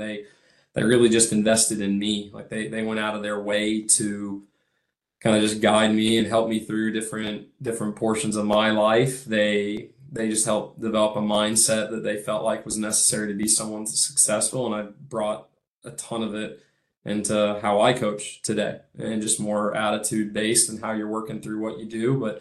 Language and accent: English; Alpharetta, Georgia, United States; I grew up in the Atlanta area, just north of it, in Alpharetta, Johns Creek.